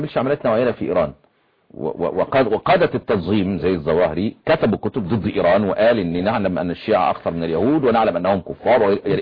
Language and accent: Arabic; Yemen; بس احنا عندنا في اليمن